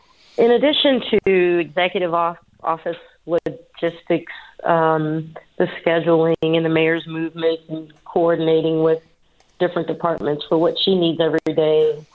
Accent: Louisiana, United States; Okay, so I grew up in St. John Parish. I'm very proud of that. My mother's from uptown. My dad's from out there. But I've been in the city over 30 years

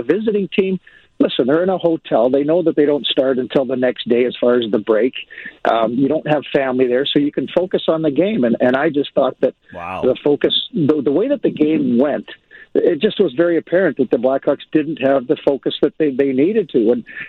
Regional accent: Canada; I'm from Canada

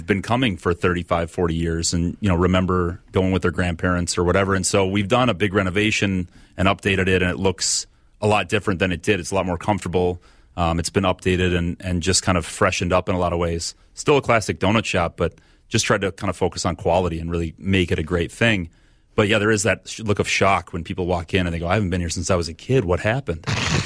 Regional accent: Eagan, Minnesota, United States; And growing up in Eagan, I for sure went there as a kid.

